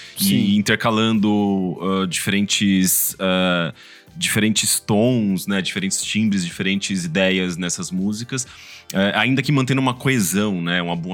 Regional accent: Brazil; pelo menos da nossa perspectiva enquanto brasileiro

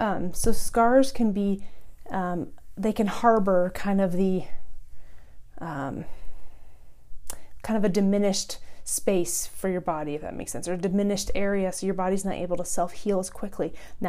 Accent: California, United States; I was from California. We do fine with salads and produce and this kind of thing.

